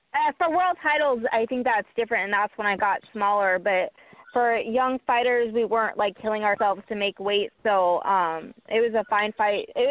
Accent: Phoenix, Arizona, United States; But she also had a lot of support behind her in my hometown, Phoenix.

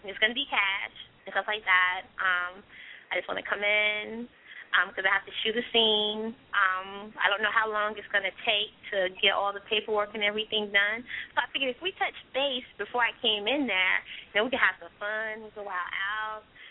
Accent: California, United States; now in Durham, United States; For me, I'm in Durham right now. But I'm originally from Cali.

